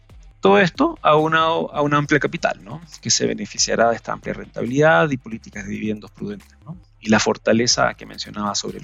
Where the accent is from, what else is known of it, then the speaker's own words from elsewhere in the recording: Mexico; Sí, que me disculpe mi descendencia, pero ya soy mexicano.